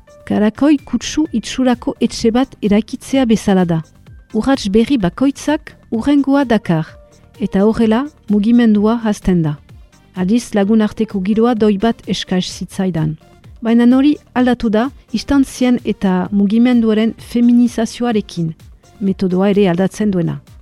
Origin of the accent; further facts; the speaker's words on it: Brittany, France; now in Urrugne, France; Britaniakoa naiz, familia biziki politizatuan eta ingaiatuan sortua. Baionara etorri nintzen